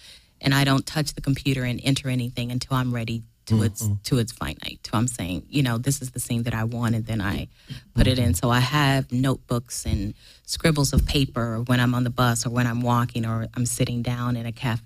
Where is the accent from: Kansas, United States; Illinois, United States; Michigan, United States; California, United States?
Kansas, United States; I'm from Kansas. I grew up where you go outside, you play all day